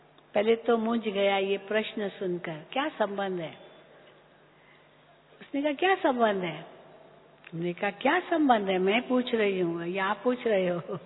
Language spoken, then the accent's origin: Hindi; Mumbai, Maharashtra, India; मुंबई की रहने वाली हूँ, वहीं जन्म हुआ, पढ़ाई हुई मुंबई में